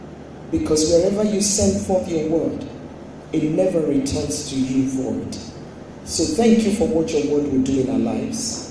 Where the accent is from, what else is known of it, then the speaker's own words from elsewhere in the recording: Agege, Lagos, Nigeria; born there; also born or lived in Warri / Ibadan; I was born in Agege in Lagos State, but at age 2, I was in Warri. Hello. At age 4, I was in Ibadan.